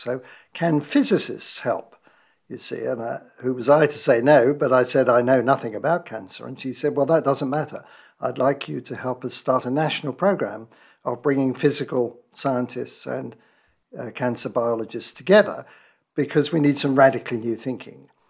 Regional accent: London, United Kingdom; moved away as an adult; also born or lived in Newcastle upon Tyne / Adelaide; now in Arizona, United States; I grew up in London.

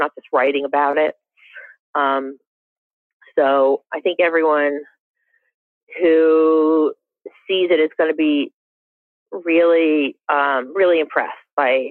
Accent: Philadelphia, Pennsylvania, United States; I'm from Philadelphia, so I spent a lot of time on the East Coast.

